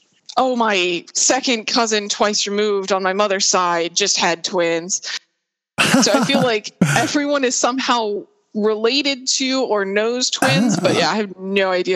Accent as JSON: {"language": "English", "region": "Tennessee", "country": "United States", "tie": "born or raised there", "said": "But, you know, growing up in East Tennessee, I had a garden in my backyard and I had a yard."}